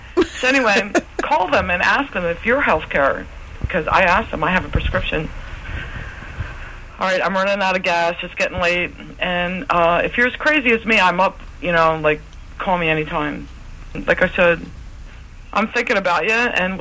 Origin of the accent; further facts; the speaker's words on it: New Jersey, United States; I called this winery that's Barefoot Wine out of California, and I'm from South Jersey.